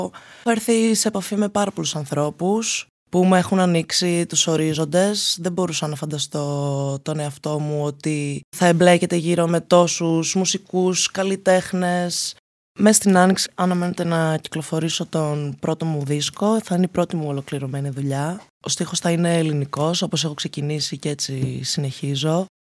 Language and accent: Greek; Thessaloniki, Central Macedonia, Greece; Γεννήθηκα στη Θεσσαλονίκη. Όταν συστήνομαι, όταν με ρωτάνε από πού είμαι, λέω είμαι Θεσσαλονικιά με Νιγηριανές νότες. Μεγάλωσα στη Θεσσαλονίκη με την οικογένειά μου από την πλευρά της μητέρας μου. Πήγα σχολείο στη Θεσσαλονίκη